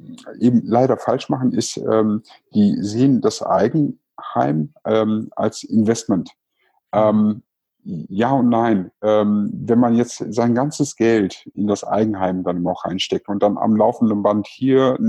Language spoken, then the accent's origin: German; Cologne, North Rhine-Westphalia, Germany; Und ich hätte mir ehrlich gesagt auch als Kölner sehr gut vorstellen können, nach Düsseldorf zu ziehen.